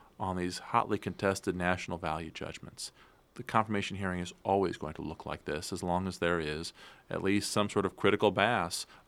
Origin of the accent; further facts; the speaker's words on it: Iowa, United States; people like my home state Attorney General Tom Miller in Iowa